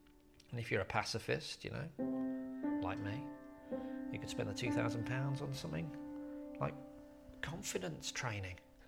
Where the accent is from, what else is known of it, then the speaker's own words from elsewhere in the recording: Birmingham, West Midlands, United Kingdom; I thought every clap of thunder as a kid growing up in Birmingham in the 80s was a nuclear bomb